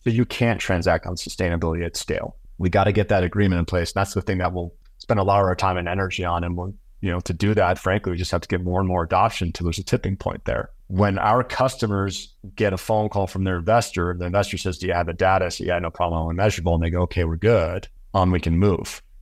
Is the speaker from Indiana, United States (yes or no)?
no; California, United States; I grew up in California.